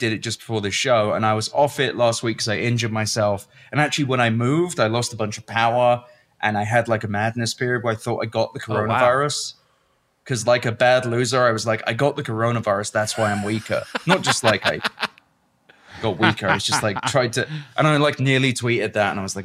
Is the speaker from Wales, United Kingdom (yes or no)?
no; London, United Kingdom; It's Mixed Fish Bar on North Pole Road in London, where I grew up on Bracewell Road, I believe.